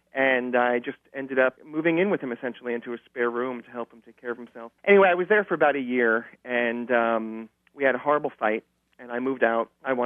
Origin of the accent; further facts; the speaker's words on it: Point Pleasant, New Jersey, United States; I was born in New Jersey, in Point Pleasant, and I grew up wanting to be an actor